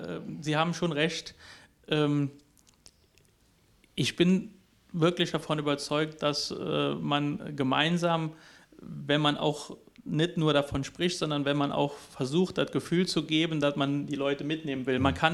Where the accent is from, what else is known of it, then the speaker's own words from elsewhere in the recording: Traben-Trarbach, Rhineland-Palatinate, Germany; Traben-Trarbach, da wo ich groß geworden bin, in Wittlich in die Schule gegangen